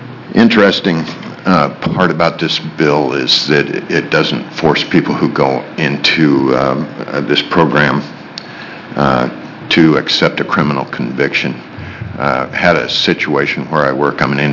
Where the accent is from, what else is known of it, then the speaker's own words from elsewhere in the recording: Troutdale, Oregon, United States; I'm here with my wife, Shirley, in the audience. We're from Troutdale, Oregon.